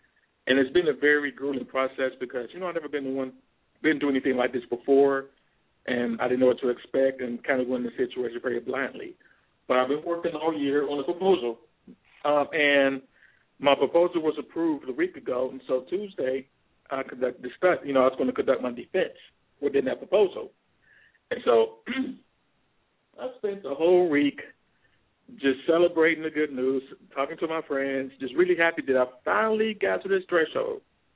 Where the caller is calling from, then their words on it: Pittsburgh, Pennsylvania, United States; I'm calling from the Pittsburgh area.